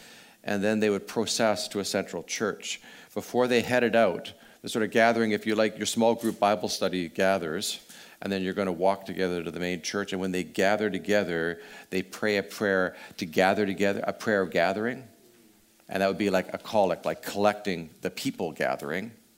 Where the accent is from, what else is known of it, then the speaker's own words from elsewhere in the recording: Winnipeg, Manitoba, Canada; Where I grew up in Winnipeg, the nearest historical marker was for the discovery of natural gas in 1920.